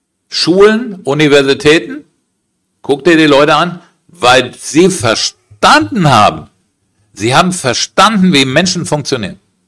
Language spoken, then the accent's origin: German; Germany; Ich bin Deutscher, ich mag das hier, ja, ich mag das Land